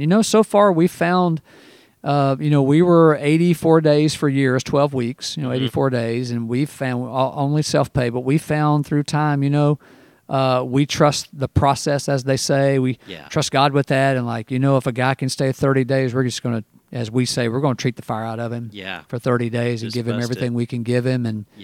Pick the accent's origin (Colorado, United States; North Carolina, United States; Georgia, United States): Georgia, United States; Marietta; I started kind of a, I guess you would say, typical Southern upbringing. Grew up near Atlanta. I grew up in Marietta before everybody in the world moved there. It was a smaller town when I grew up.